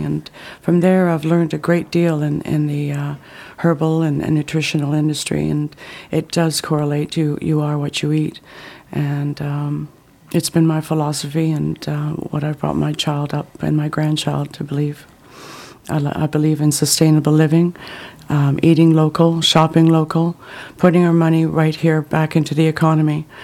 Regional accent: Yukon, Canada; now in Salmon Arm, Canada; I'm from the Yukon Territories. We arrived here, my daughter and I, in 1991.

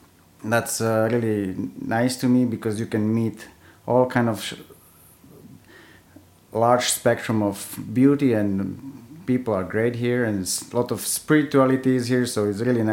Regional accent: Czechia; English is a second language; moved away as an adult; now in Canada; I was born in Czechoslovakia, so in a socialist country, and I grew up in socialism

